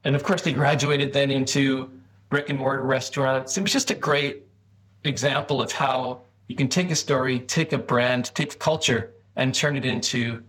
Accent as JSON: {"language": "English", "town": "Edmonton", "region": "Alberta", "country": "Canada", "tie": "born or raised there", "also_born_or_lived": "France", "said": "So I grew up in Edmonton, but I moved around a lot, lived in France and lived in other parts of Canada, that sort of thing."}